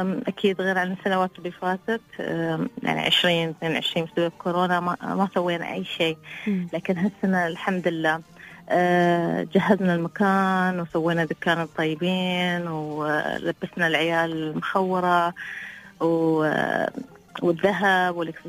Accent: Dubai, United Arab Emirates; أنا من دبي.

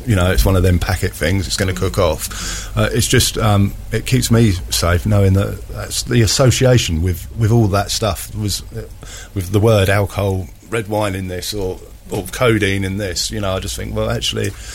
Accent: South East England, United Kingdom; I am an Isle from the Isle of Wight

